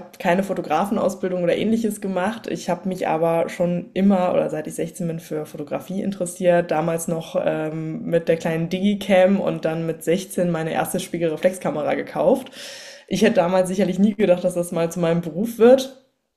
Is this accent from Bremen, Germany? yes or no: no; Cologne, North Rhine-Westphalia, Germany; ich komme aus Köln